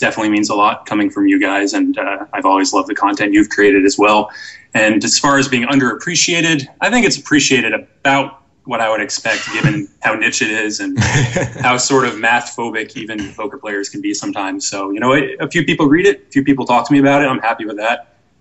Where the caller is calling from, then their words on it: Falls Church, Virginia, United States; I'm coming in from Falls Church, Virginia.